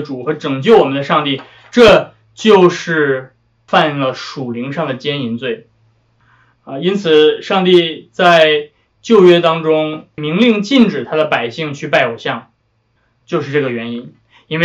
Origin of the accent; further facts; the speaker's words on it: China; 包括我们中国人非常常见的算命